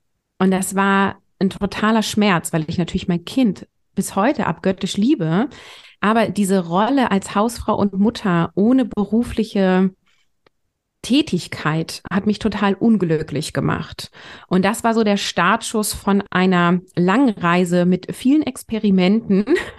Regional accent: Lower Saxony, Germany; ich komme aus der Nähe von Bremen, also südlich in Niedersachsen wohne ich. Ich bin verheiratet, wir haben zusammen drei Kinder, die sind 2, 8 und 10 Jahre alt.

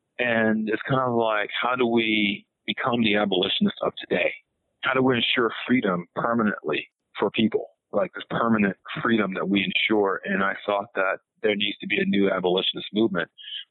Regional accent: Delhi, Louisiana, United States; born there; And I was born in Delhi, Louisiana, which is a small town of like a square mile. It literally has two stoplights. And I moved from there to Los Angeles.

